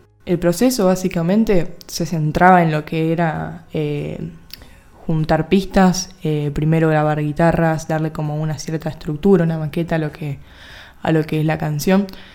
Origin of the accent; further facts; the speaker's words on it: Rosario, Santa Fe, Argentina; born there; yo nací en Rosario, Santa Fe, Argentina.